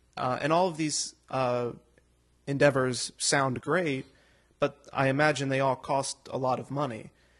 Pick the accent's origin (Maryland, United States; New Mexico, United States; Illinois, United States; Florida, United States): Maryland, United States; Pikesville; I consider myself a Baltimorean. I grew up in Pikesville.